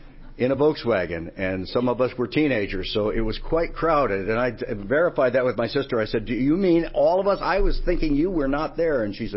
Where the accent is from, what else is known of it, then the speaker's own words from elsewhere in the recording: Michigan, United States; I had a wonderful privilege this week of going back to Michigan, to my hometown, to say farewell to my sister who was moving to Texas.